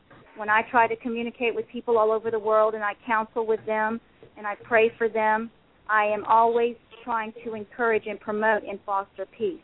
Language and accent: English; New Orleans, Louisiana, United States; I'm from the NOLA area.